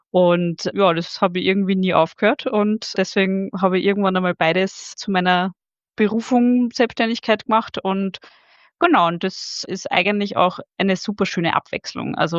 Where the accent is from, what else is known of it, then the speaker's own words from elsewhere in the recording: Vienna, Austria; bin in den Bergen zu Hause, bin eigentlich ein Wiener Stadtkind. Also ich bin eigentlich Österreicherin und genau, komm aus der Stadt, aber lebe mittlerweile auch schon seit ja fast 15 Jahren in den Bergen